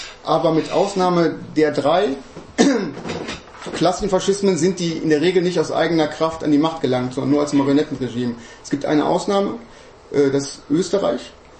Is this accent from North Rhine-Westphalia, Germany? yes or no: yes; Düsseldorf, North Rhine-Westphalia, Germany; Ich komme aus der Gegend von Düsseldorf.